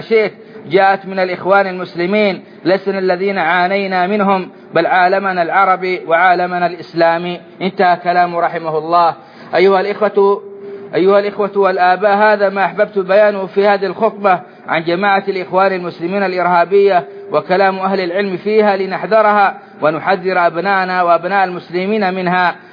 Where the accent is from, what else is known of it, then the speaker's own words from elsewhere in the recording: Saudi Arabia; بلادنا السعودية